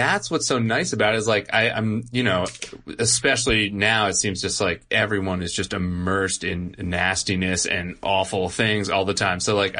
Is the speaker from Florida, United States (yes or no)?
no; Connecticut, United States; because I'm from Connecticut